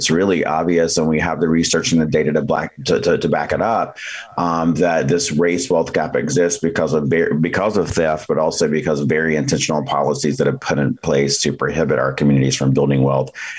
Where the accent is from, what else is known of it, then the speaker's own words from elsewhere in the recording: the South, United States; I'm Native American, so a lot of my work focuses there. I happen to be from the South, and my tribe has a long history, the Lumbee tribe